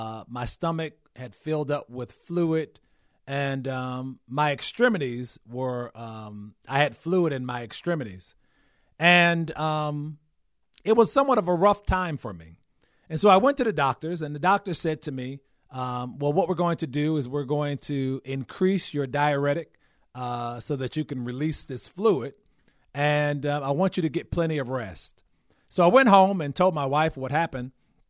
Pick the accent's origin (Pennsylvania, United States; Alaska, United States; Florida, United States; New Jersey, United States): New Jersey, United States; New Brunswick; as you have mentioned, and I am from New Brunswick, New Jersey. And that's somewhat central New Jersey.